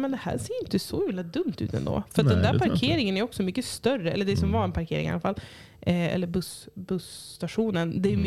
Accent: Cyprus; Där jag kommer ifrån, på Cypern

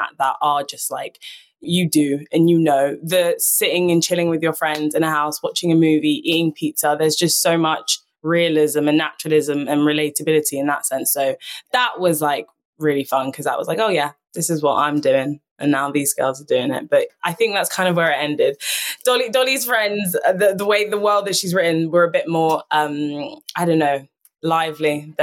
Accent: London, United Kingdom; I was born and raised in London.

